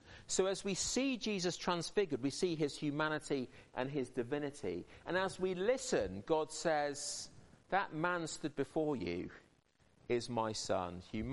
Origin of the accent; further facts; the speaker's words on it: South West England, United Kingdom; I grew up near Dartmoor National Park, and if you were walking on Dartmoor, you had to be careful.